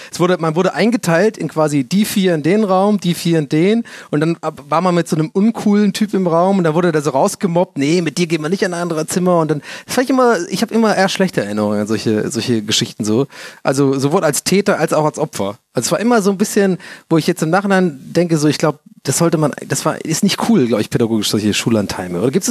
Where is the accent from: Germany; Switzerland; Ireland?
Ireland; Ich komme aus Irland, ich kenne mich aus.